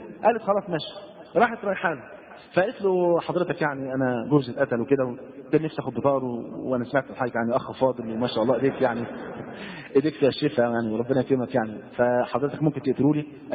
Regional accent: Egypt; زي اللي حصلت في السعوديه وزي اللي حصل عندنا في مصر

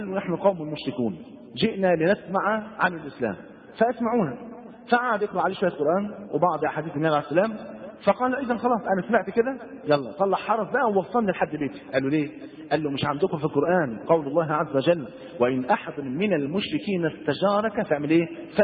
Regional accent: Egypt; زي اللي حصلت في السعوديه وزي اللي حصل عندنا في مصر

